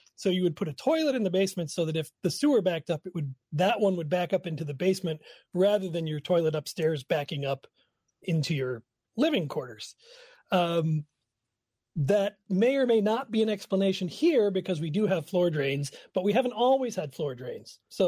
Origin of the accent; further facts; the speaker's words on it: New York City, New York, United States; now in Milwaukee, United States; Yeah, you know, I grew up in New York City and I never saw one. So when I moved to Milwaukee and we moved into my grandparents' house